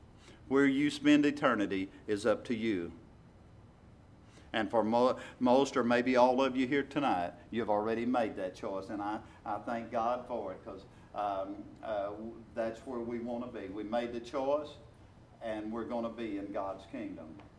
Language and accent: English; Arkansas, United States; Now remember, we're from Arkansas.